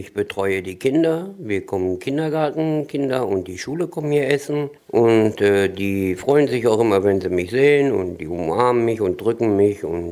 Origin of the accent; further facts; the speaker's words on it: Bielefeld, North Rhine-Westphalia, Germany; also born or lived in Bad Salzuflen; ich komme normalerweise aus Bielefeld, gebürtig aus Bad Salzuflen. Das ist in OWL aus Westfalen-Lippe. Und ich fühle mich hier angekommen.